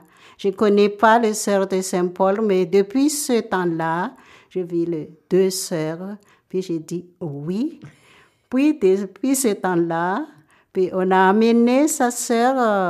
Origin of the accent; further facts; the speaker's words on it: Madagascar; sœur Saint-Paul de Chartres. Je suis malgache, née à Madagascar, dans une famille chrétienne. Nous sommes 7.